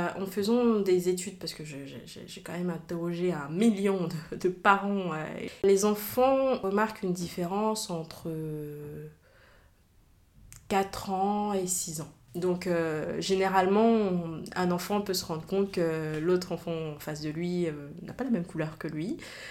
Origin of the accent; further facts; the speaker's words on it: Neuilly-sur-Seine, Île-de-France, France; Donc du coup j'ai grandi à Neuilly. Et de Y sur Seine, et on n'est pas nombreux.